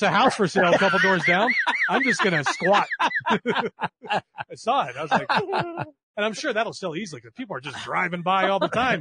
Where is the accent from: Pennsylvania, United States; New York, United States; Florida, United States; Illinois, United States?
Pennsylvania, United States; McCandless; also born or lived in North Hills; I grew up in McCandless. I was in North Hills.